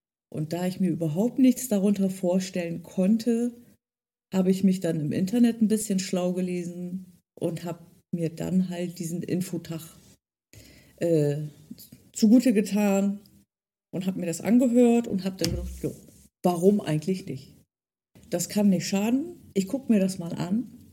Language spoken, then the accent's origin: German; Delmhorst, Lower Saxony, Germany; born there; Aber sowas von Norddeutsch bin ich. Wie gesagt, ich bin ja in Delmhorst geboren und es gehört zu Niedersachsen und es ist im Norden und ich könnte mir auch nicht vorstellen, von hier irgendwie weg.